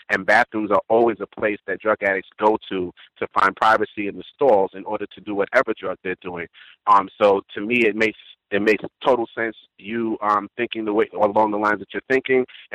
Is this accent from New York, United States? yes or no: yes; Brooklyn, New York, United States; That stuff used to happen at Coney Island. I'm from Brooklyn.